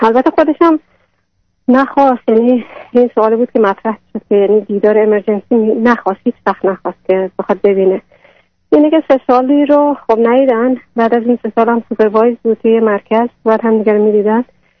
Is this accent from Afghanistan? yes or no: no; Iran; moved away; من 12-13 سال است که خارج از ایرانیم. دخترم کوچیک بود، 2 سال و نیمش بود که از ایران اومدیم بیرون با پدرش.